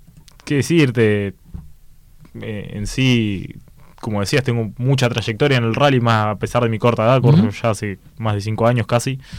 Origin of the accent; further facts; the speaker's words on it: Río Grande, Tierra del Fuego, Argentina; De Río Grande, Tierra del Fuego, el fin del mundo, muy cerquita de Ushuaia. Ahora, bueno, mi carrera deportiva la hice prácticamente toda en Córdoba, lo que vendría a ser el rally. Y tengo toda mi familia viviendo acá de toda la vida.